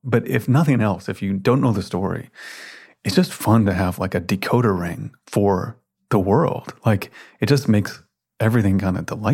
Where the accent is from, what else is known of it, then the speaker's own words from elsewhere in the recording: Memphis, Tennessee, United States; I spent a lot of time growing up in Memphis, Tennessee, and the streets are kind of muddy brown.